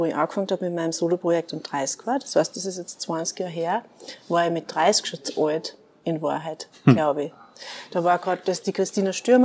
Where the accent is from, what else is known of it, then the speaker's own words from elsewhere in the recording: Gulsern, Upper Austria, Austria; Nein, ich bin eigentlich aus Gulsern.